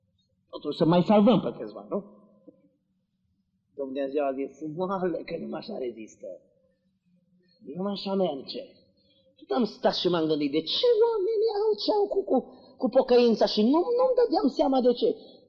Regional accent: Arad County, Romania; m-am dus odată în Ineu, în județul Arad, lângă satul meu natal.

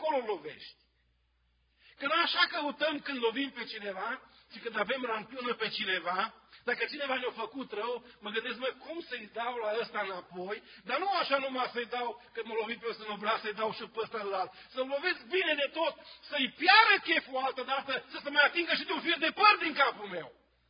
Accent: Romania; Nu, a spus, sunt din România. Oh, Ceaușescu, ia! Nu e ușoră viața printre străini, e greu să te acomodezi.

